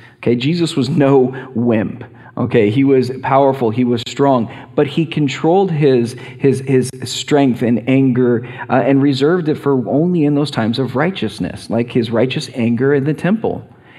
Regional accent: United States; And being an American, that says quite a bit.

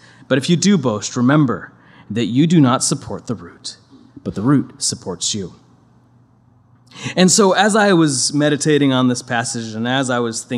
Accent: Midwest, United States; I grew up in the Midwest, where there is a church on every single corner.

